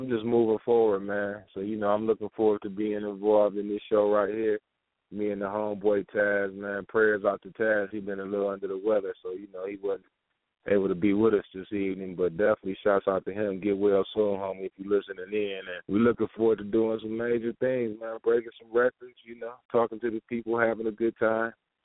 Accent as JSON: {"language": "English", "region": "Michigan", "country": "United States", "said": "I had knew about Rob's background because of where I'm from. I'm from Michigan, you know what I mean? So I grew up on that, you know what I mean?"}